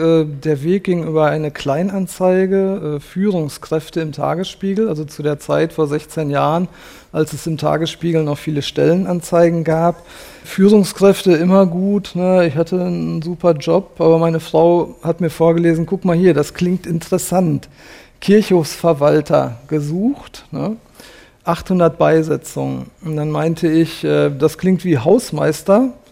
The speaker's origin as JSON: {"language": "German", "town": "Dortmund", "region": "North Rhine-Westphalia", "country": "Germany", "tie": "born there", "moved": "as an adult", "said": "Ich habe in Dortmund, meinem Geburtsort, eine Ausbildung zum Landschaftsgärtner gemacht"}